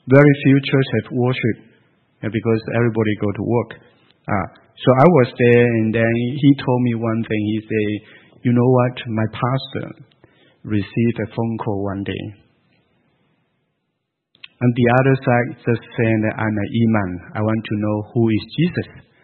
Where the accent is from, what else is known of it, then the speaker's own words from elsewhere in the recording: Malaysia; English is a second language; I'm from Malaysia, so if you have been to Malaysia